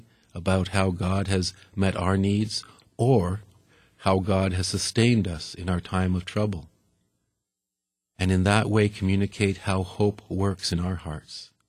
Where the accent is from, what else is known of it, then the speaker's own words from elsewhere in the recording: Guelph, Ontario, Canada; This is sung by a choir from my hometown